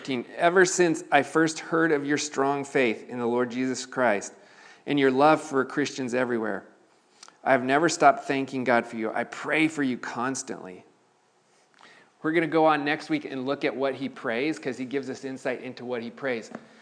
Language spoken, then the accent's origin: English; United States; I love being an American. I love this place in which I've been placed, its language, its history, its energy.